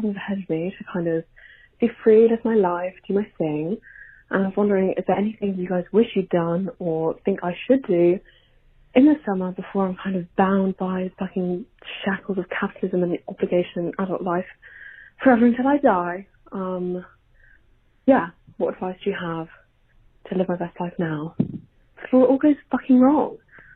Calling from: United Kingdom; Hi guys, so obviously calling from the UK, as you can tell by my accent, I am a Gen Z queen, I'm 18

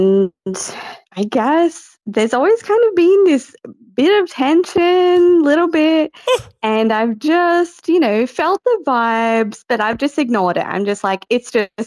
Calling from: Australia; I'm calling from Australia.

